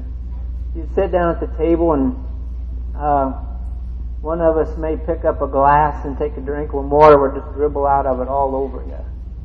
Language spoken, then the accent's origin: English; Carlisle, Pennsylvania, United States; born there; and my mom's side from Pennsylvania. I was born in Carlisle, Pennsylvania, and I've got one uncle and one aunt left.